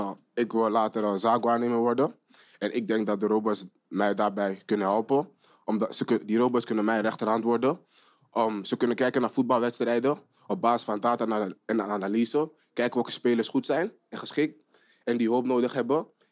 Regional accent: Amsterdam, North Holland, Netherlands; omdat ik ben opgegroeid in de Bijlmer. Het leven in de Bijlmer is niet echt leuk. Je groeit op in een moeilijke buurt.

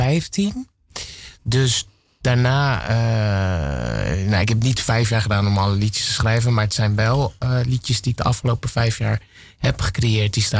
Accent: Gorinchem, South Holland, Netherlands; now in Amsterdam, Netherlands; ik kom uit, nou ja, ik woon in Amsterdam en officieel uit Gorinchem.

